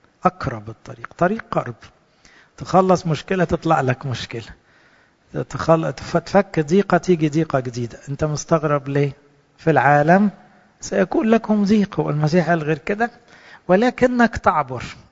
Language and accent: Arabic; Egypt; صحيح نحب بلادنا مصر ونصلي لها، لكن إحنا انتمائنا الأول للسماء، للمسيح نفسه